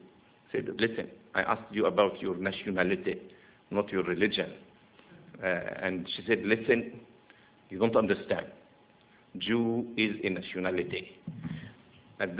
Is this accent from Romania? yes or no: no; Damanhur, Beheira, Egypt; Then there is a quote-unquote a Jewish saint in Damanhur, my hometown.